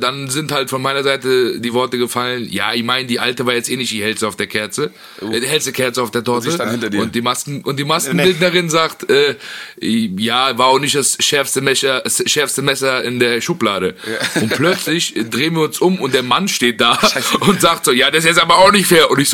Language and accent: German; Afghanistan; weil ich kein Araber bin, ich bin Afghane.